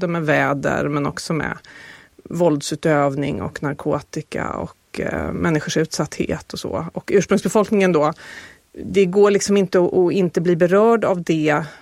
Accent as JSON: {"language": "Swedish", "country": "Sweden", "said": "Och då tänker man ju som svensk att det kan ju inte vara så långt kvar mellan Singapore och Darwin."}